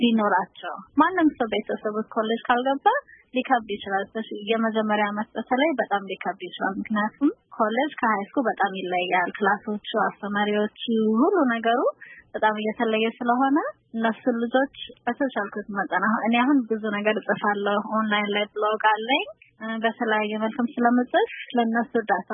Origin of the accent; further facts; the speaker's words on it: Arlington, Virginia, United States; also born or lived in Ethiopia; now in New York, United States; 27 ዓመቴ ነው። ኢትዮጵያ ተወልጄ በ27 ወደዚህ ሀገር የመጣሁት ልክ እንደመጣሁኝ ያው አርሊንግተን ቨርጂኒያ ዲሲ አካባቢ ነው ያደኩት። አሁን ደግሞ የምኖረው ኒውዮርክ ነው።